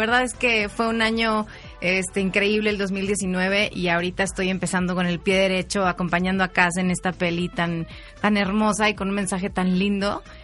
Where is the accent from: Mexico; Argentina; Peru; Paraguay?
Mexico; Monterrey, Nuevo León; Yo soy de Monterrey. Ajá. Ya no se me nota porque ya se me quitó el acento. Pero me sale de pronto cuando hablo con mis papás.